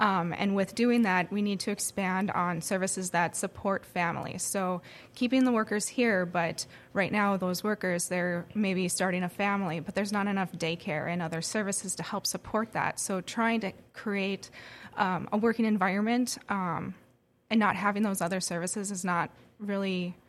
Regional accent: Devil's Lake, North Dakota, United States; now in Grand Forks, United States; I am from Devil's Lake. I moved to Grand Forks in 2008 to attend college

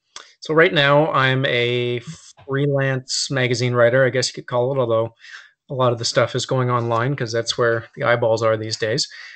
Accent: Vancouver, British Columbia, Canada; also born or lived in Toronto / Alberta; I'm born and raised in Vancouver, but lived in Toronto, and obviously was speaking from my perspective, living a decade in Alberta.

